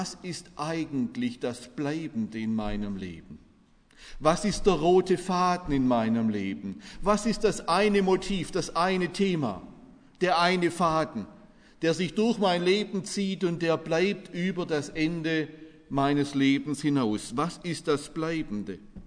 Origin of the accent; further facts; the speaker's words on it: Stuttgart, Baden-Württemberg, Germany; Ich komme aus Bad Cannstatt, da stehen heute noch am Neckar Travertinsäulen